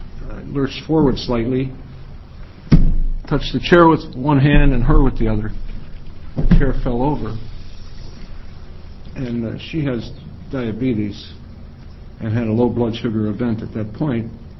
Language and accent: English; United States; I'm from Washington County, and I'm here in opposition to 2356.